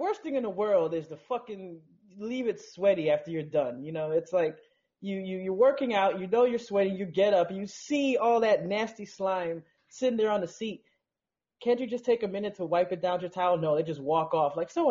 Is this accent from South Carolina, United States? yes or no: no; Miami, Florida, United States; I'm committed because you know we are from Miami originally, even though you're not in Miami anymore at the moment.